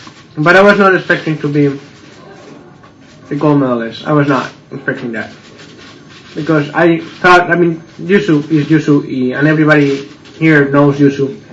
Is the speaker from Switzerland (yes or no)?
no; Spain; I'm from Spain.